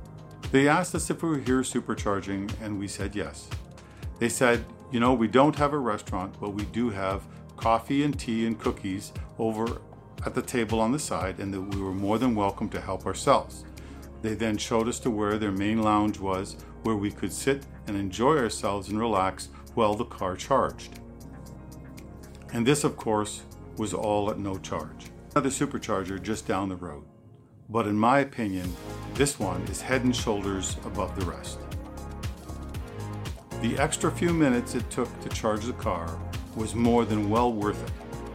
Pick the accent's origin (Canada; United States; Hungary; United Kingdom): Canada; we have put more than 13,000 kilometers, roughly 8,100 miles, and yes, we are Canadian.